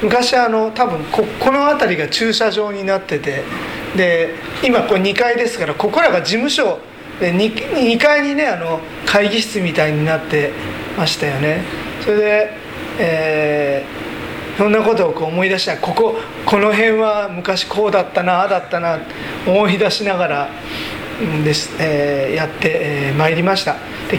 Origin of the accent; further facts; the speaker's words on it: Yokohama, Kanagawa, Japan; born there; now in Tokyo, Japan; 私は横浜で生まれ、東京で長く住んでおりましたが、向島に来るまではずっとどちらかといえば東京の西側に住んでおりました。